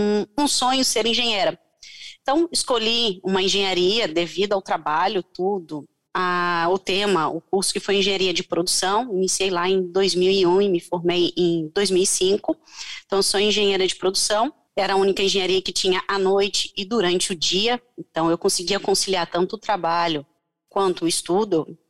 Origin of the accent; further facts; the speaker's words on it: Florianópolis, Santa Catarina, Brazil; born there; eu nasci aqui e vivo hoje em Florianópolis.